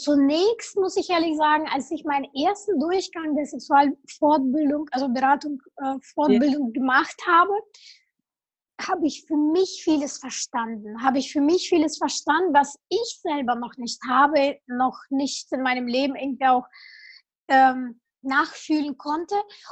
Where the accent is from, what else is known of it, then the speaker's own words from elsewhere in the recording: Kazakhstan; ich komme ursprünglich aus Kasachstan.